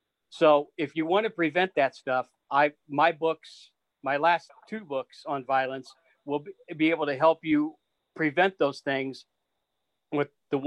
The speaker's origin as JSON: {"language": "English", "region": "Missouri", "country": "United States", "tie": "born or raised there"}